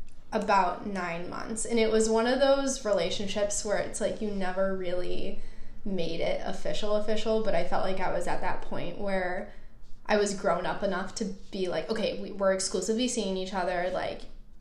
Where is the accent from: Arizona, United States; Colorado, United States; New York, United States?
New York, United States; now in Manhattan, United States; I grew up in Western New York and right now I live in Manhattan.